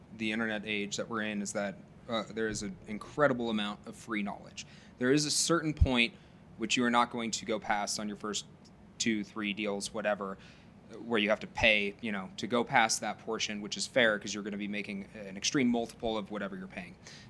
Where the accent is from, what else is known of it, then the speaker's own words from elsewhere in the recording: Nebraska, United States; I'm from Nebraska. I didn't go to school.